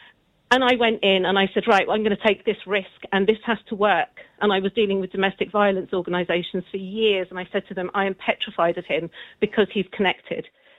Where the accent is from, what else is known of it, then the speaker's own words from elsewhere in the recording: London, United Kingdom; moved away as an adult; now in Ireland; I grew up in London from Irish parents.